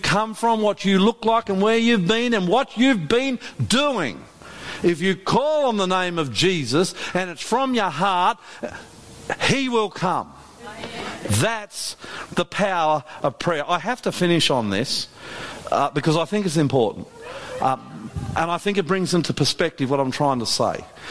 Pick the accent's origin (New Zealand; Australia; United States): Australia; I'm an Aussie boy. We're not used to this stuff down here.